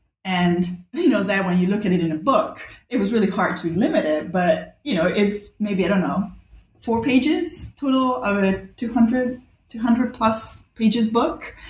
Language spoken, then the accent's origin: English; Rome, Lazio, Italy; also born or lived in Bali; I grew up in Rome and in Bali, actually, two places where history is everywhere all the time.